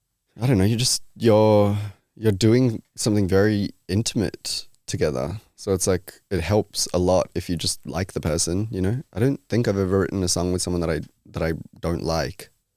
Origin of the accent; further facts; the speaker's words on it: Australia; But they're Australian and I'm Australian.